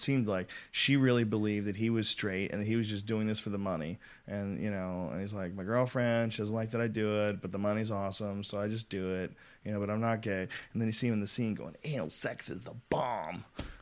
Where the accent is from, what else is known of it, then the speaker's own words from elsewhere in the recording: San Francisco, California, United States; I grew up in San Francisco from the time I was 7 till I was 11.